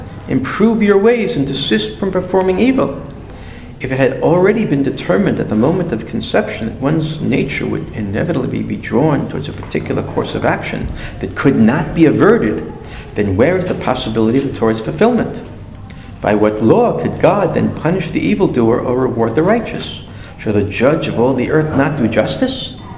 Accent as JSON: {"language": "English", "country": "Israel", "moved": "as an adult", "lives_now": "United States", "said": "when I came to America from Israel … That's what I've been called in Israel."}